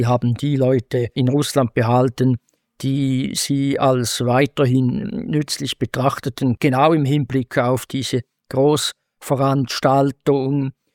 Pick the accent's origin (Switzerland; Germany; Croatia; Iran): Switzerland; In politischen Kreisen, auch bei uns in der Schweiz im Moment, das ist auch ein gewisser Abwehrreflex jetzt entstanden